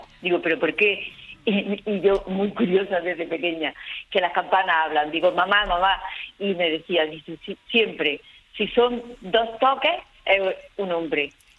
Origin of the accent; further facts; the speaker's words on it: Órgiva, Andalusia, Spain; now in Cabo de Gata, Spain; mi campanario, de la Alpujarra, que soy de Órchiva, tengo que decirlo.